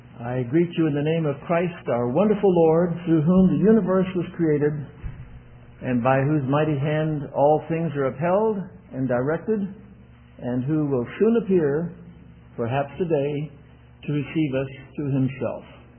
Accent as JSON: {"language": "English", "country": "China", "tie": "born or raised there", "second_language": "English", "said": "I was raised in China, as some of you know, and spoke that beautiful language. Very sad that I've forgotten it all."}